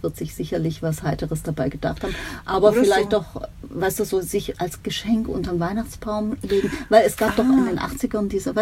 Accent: Baden-Württemberg, Germany; Als Schwabe

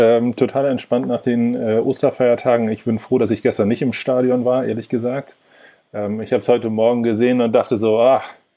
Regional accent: Lübeck, Schleswig-Holstein, Germany; Ursprünglich komme ich aus Lübeck, Also wirklich sehr norddeutsch unterwegs.

